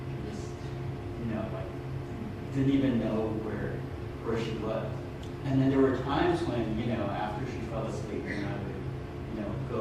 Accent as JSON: {"language": "English", "country": "Taiwan", "lives_now": "United States", "said": "I'm from Taiwan originally"}